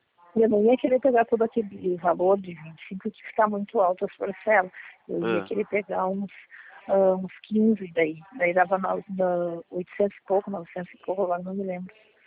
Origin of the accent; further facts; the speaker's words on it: Porto Alegre, Rio Grande do Sul, Brazil; born there; now in Gravataí, Brazil; Sim, nasci em Porto Alegre, mas eu moro em Gravataí.